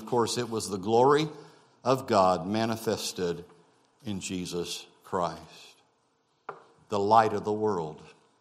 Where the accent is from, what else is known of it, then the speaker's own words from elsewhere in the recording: Missouri, United States; As you know, I came from Missouri.